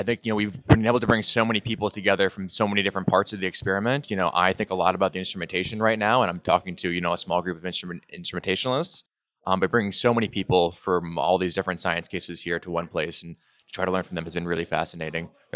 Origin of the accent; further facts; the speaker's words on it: United States; I think, you know, as an American, you sort of think flamingos, you think Florida, these kinds of places.